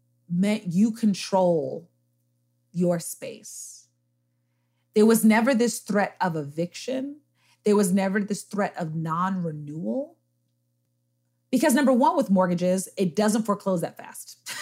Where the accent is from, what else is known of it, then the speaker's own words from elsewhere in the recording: New York City, New York, United States; Yeah, I'm a military brat. We settled in New York. My dad is Army or retired Army. We settled in New York where a lot of the rest of my family was. I grew up in Harlem when Harlem was still very Black, but very working class.